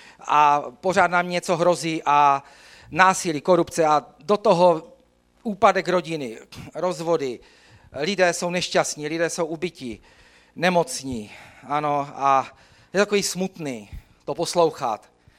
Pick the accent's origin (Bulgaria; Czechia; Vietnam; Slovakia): Czechia; Brno, South Moravian Region; Já pocházím z Brna, Brno miluju, jo? To je krásné město.